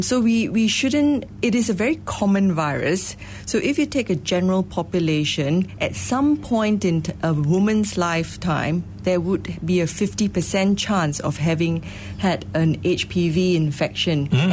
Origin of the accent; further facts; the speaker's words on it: Malaysia; And I think as a Malaysian